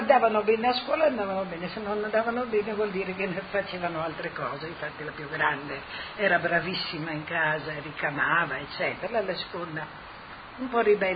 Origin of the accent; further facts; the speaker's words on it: Valvasone, Friuli-Venezia Giulia, Italy; born there; sono nata a Valvasone, in provincia di Udine, nel lontano 1933. Adesso veramente Valvasone è provincia di Pordenone.